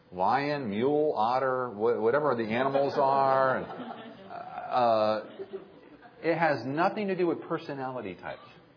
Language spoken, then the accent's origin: English; Ireland; You know, I'm Irish.